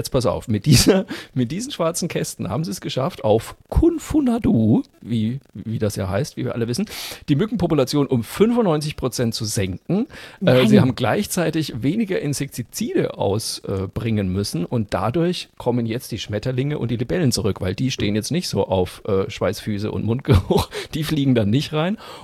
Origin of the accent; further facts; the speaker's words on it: Bavaria, Germany; ich bin ja Franke, bei uns ist das ja alles dasselbe.